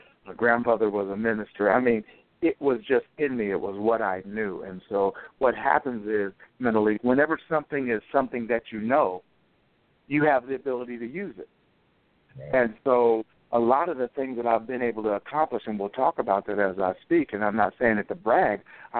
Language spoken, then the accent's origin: English; Topeka, Kansas, United States; now in Bloomington, United States; I live in Bloomington, Illinois, just south of Chicago, where you're at. I'm originally from Topeka, Kansas. That's where I was born and raised.